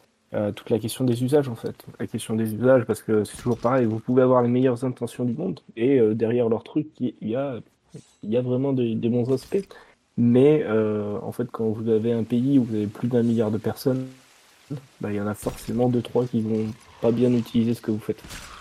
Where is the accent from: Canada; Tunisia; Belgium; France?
France; Toulouse, Occitanie; je suis toulousain.